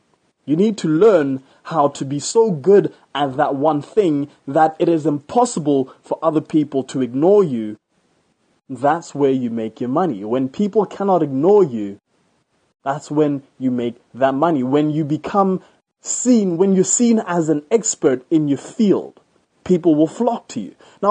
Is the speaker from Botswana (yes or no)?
yes; Botswana; Where I live right now, my home country, Botswana